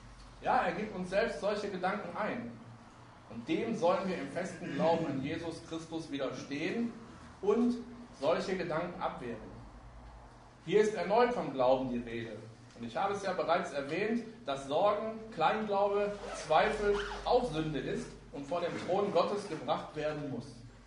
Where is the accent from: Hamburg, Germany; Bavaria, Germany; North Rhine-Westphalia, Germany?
North Rhine-Westphalia, Germany; Essen; Ich weiß nicht, wer unter uns schon mal in meiner Heimatstadt Essen gewesen ist